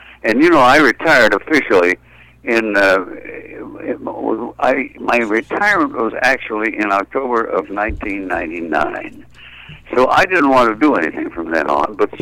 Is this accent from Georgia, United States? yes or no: no; Ohio, United States; As my home state, I probably have a biased view of it